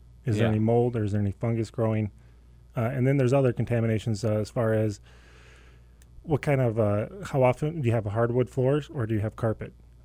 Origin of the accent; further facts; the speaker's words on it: Chicago, Illinois, United States; I'm from Chicago, South Chicago, and I lost my best friend to Arizona.